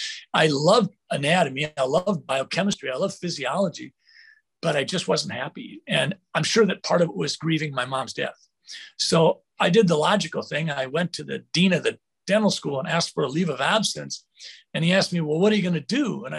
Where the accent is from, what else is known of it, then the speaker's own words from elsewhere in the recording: Sleepy Eye, Minnesota, United States; I've been a Minnesotan for my entire life, growing up in Sleepy Eye from 0 to 18.